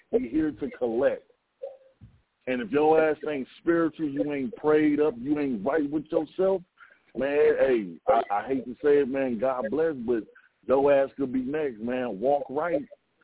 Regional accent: Los Angeles, California, United States; I grew up in South Central. I live not far from where this nigga Slim got killed, bro. I lived on 104th and Woodworth, right across the street from Morningside High.

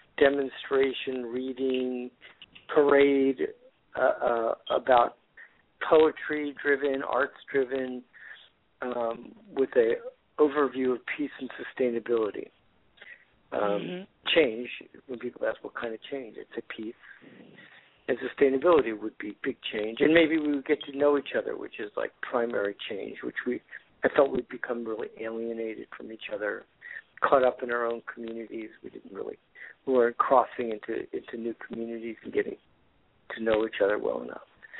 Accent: Florida, United States; now in California, United States; been living in California for the last 40 years. I'm originally from Florida.

